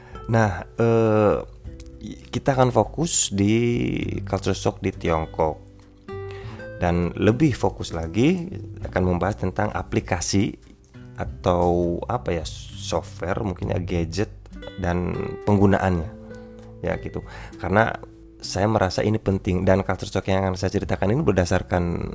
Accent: Indramayu, West Java, Indonesia; walaupun kami bertetangga, Indramayu dan Subang itu banyak perbedaan.

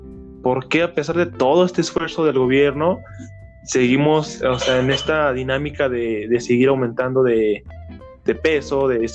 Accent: Mexico; nosotros como mexicanos no nos entra la idea de la actividad física

